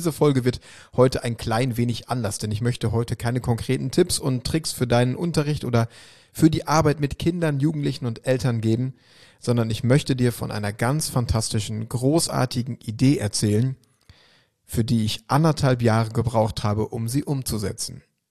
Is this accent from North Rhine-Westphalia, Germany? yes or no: yes; Schwerte, North Rhine-Westphalia, Germany; Am 24.10.2022 startet in meiner Heimatstadt Schwerte an der Ruhr